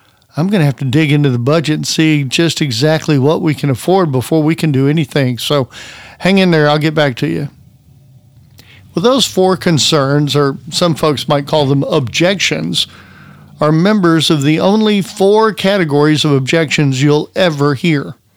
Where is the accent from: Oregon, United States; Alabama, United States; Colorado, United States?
Alabama, United States; I was a boy growing up in Alabama in the 60s